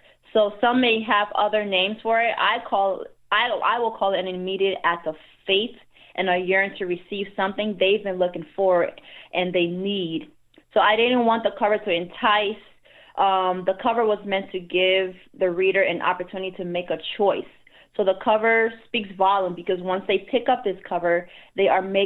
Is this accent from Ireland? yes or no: no; Liberia; born there; moved away; So I was born in West Africa, Liberia. During the Liberian Civil War, I came here in 2001 as a refugee